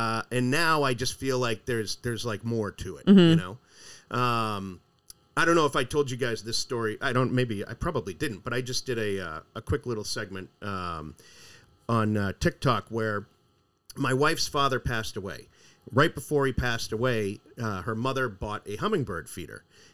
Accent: Natick, Massachusetts, United States; we had this sign hanging in our house where I grew up in Natick.

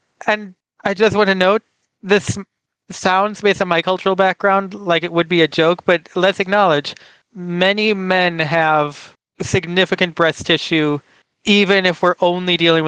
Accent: United States; Also, I'm so American that after saying that, I had a moment of, can I say nipple on the podcast without it being explicit?

